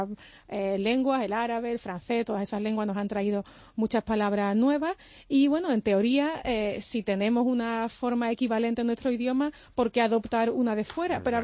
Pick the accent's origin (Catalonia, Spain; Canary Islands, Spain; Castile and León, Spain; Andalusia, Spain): Andalusia, Spain; de dónde sale eso del yeísmo, que digamos calle y no calle, como dicen por ejemplo en mi pueblo sevillano.